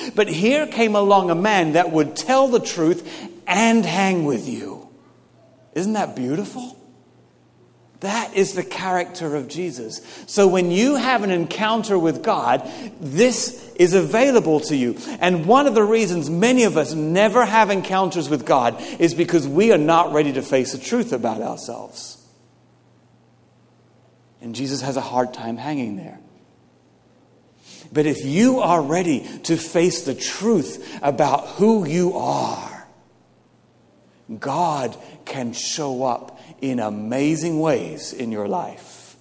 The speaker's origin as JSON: {"language": "English", "country": "United Kingdom", "said": "I'm British, and this is what we do."}